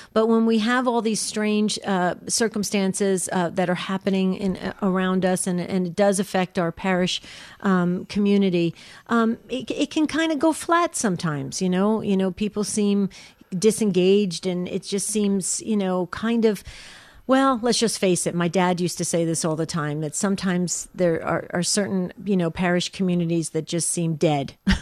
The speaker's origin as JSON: {"language": "English", "region": "New Jersey", "country": "United States", "said": "but, you know, hey, we're from Jersey. We don't have a filter, so."}